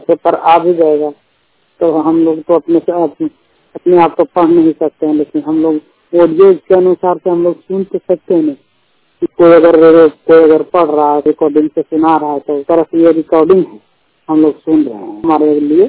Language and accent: Hindi; Gaya, Bihar, India; बिहार के रहने वाला हूँ, गया जिला का।